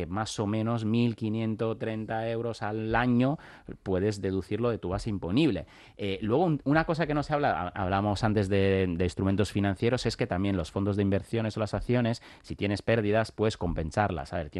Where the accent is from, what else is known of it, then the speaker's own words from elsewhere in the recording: Italy; now in Spain; aquí estamos en España, pero y estaba en el caso mío, personalmente, que siendo italiano